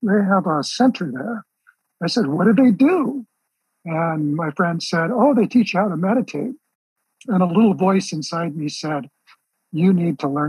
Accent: Los Angeles, California, United States; also born or lived in San Diego; I'm a California native. I was born in San Diego and grew up South Bay, Los Angeles. So I'm actually quite local all my life.

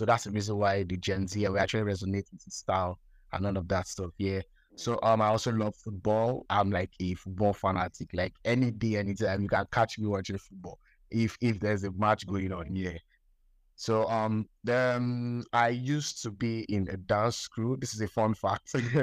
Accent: Imo, Nigeria; I hail from Imo State. I'm the third child of five children. The only boy, actually.

